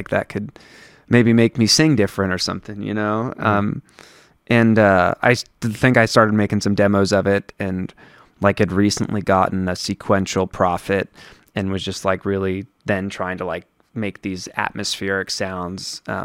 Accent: Pocatello, Idaho, United States; And then I asked my friend … who I grew up with in Pocatello, who now lives in Portland, Oregon

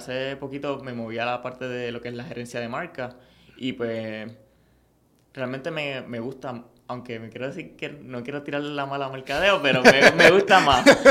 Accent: Bayamón, Puerto Rico; also born or lived in San Juan; Yo soy aquí de Bayamón. Llevo toda mi vida en Bayamón. Nací en San Juan, pero me crié en Bayamón.

